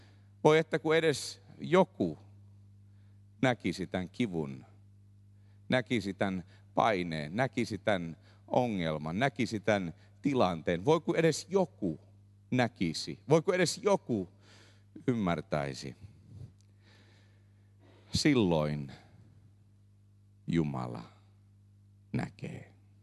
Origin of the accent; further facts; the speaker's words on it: Indonesia; olin lapsuuteni kasvanut Indonesiassa, niin kasvoin lähetyslaiva Ebenezerillä.